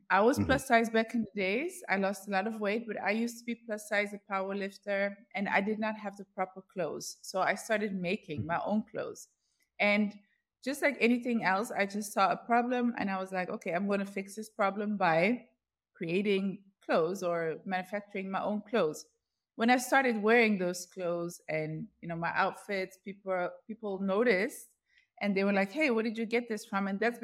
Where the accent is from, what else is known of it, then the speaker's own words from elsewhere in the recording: Netherlands; And for a long time, I grew up in the West. I grew up in Netherlands.